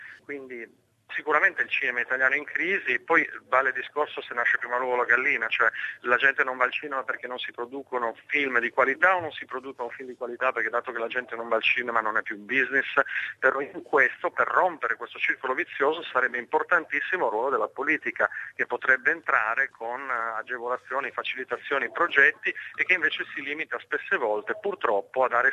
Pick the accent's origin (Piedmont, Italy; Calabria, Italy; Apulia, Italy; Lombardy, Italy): Piedmont, Italy; Turin; e da torinese, perché sono torinese anch'io, un pochino l'ho sofferto.